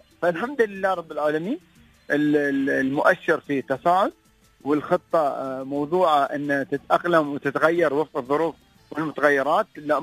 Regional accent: Dubai, United Arab Emirates; أضف إلى ذلك وجود أكثر من 200 جنسية عندنا في الإمارات وتحديدا في إمارة دبي

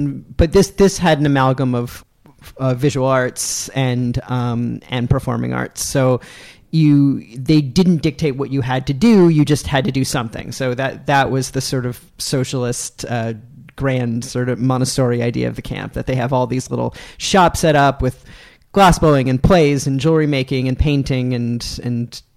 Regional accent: Freehold, New Jersey, United States; also born or lived in Lakewood; But I was born in Freehold, lived in Lakewood. By the lake. I lived by the lake.

